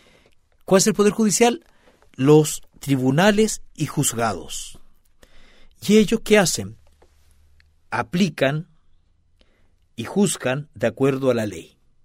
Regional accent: Chile; así como los chilenos tenemos nuestra nación.

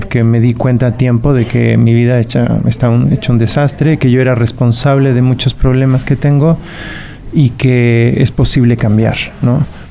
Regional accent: Chile; Crecí en Chile, en plena dictadura militar.

